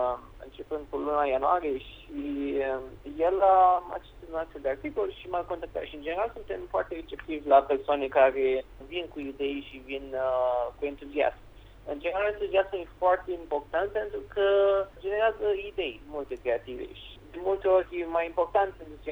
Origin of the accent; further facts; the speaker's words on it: Iași, Iași County, Romania; Sunt nativ din Iași.